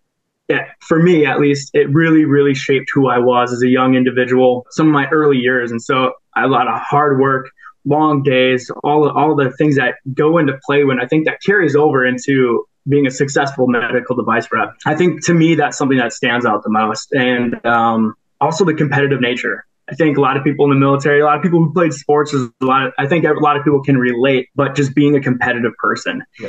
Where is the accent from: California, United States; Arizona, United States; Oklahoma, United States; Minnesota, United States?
Minnesota, United States; So born and raised in Minnesota, super active growing up.